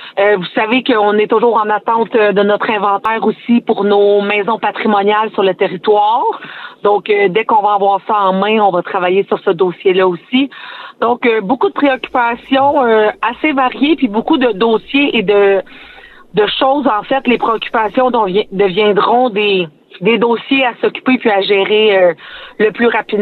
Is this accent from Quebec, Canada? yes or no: yes; Saint-Ambroise-de-Kildare, Quebec, Canada; faire un retour aux sources chez moi à Saint-Ambroise-de-Kildare. Donc, je suis vraiment contente de revenir littéralement chez moi, donc sur les terres familiales